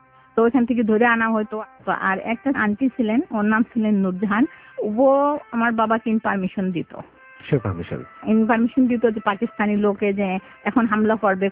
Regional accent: Comilla, Chittagong Division, Bangladesh; আমাদের বাড়িটা হচ্ছে কুমিল্লাতে।

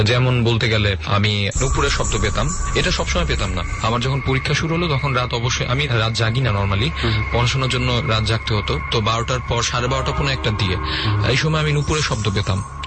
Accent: Dhaka, Dhaka Division, Bangladesh; Basically আমি পুরান ঢাকার স্থানীয়, আমি নারিন্দা ঠিক পাশেই থাকি।

